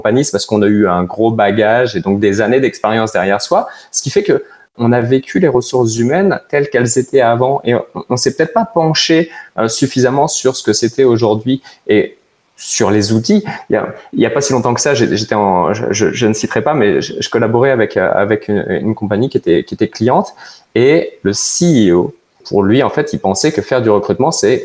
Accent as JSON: {"language": "French", "country": "France", "accent": "French", "lives_now": "Canada", "said": "comme on l'entend à mon accent, je viens de France"}